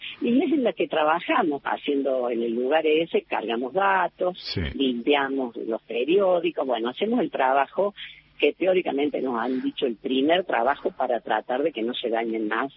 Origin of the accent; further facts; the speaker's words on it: La Falda, Córdoba, Argentina; moved away; Yo llegué acá, fíjate vos, desde La Falda, y sin embargo acá había, ¿no? Lo que en La Falda no teníamos, que era un estudio superior.